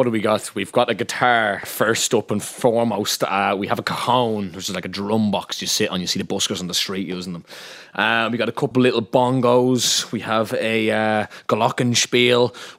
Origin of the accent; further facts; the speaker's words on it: Dublin, Leinster, Ireland; I'm from Ranelagh in Dublin. The primary school that I went to there is called Ranelagh Multi-Denominational School